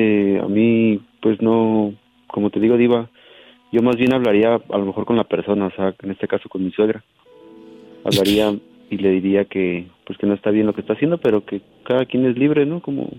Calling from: Utah, United States

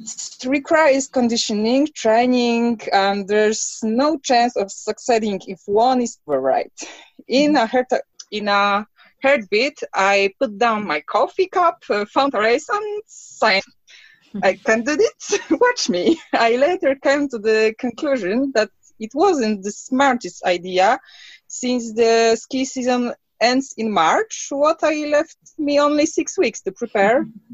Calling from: Svalbard, Svalbard & Jan Mayen; At the end of the world, we are calling from Polish Polar Station on Spitsbergen.

